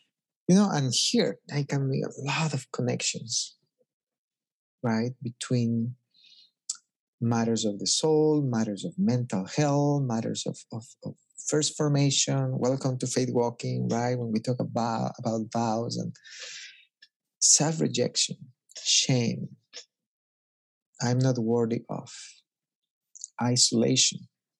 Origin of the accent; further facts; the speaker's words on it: Ecuador; And, you know, I come from Ecuador